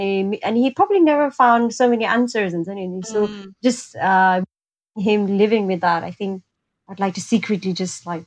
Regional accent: Kathmandu, Bagmati, Nepal; I grew up in Kathmandu. Briefly went to Brunei

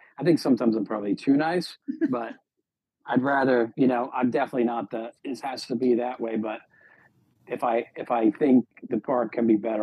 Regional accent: Long Island, New York, United States; I grew up in Long Island in the 80s.

